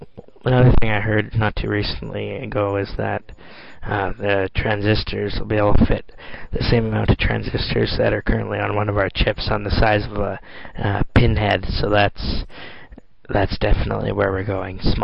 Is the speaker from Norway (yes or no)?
no; Edmonton, Alberta, Canada; Then there's also the idea that here in my hometown of Edmonton, that the university here discovered the ability to use a molecule to control electric current